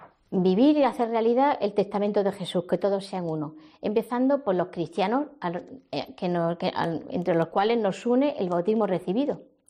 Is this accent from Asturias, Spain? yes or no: no; Granada, Andalusia, Spain; yo era estudiante de medicina en Granada, de donde soy precisamente, de Granada.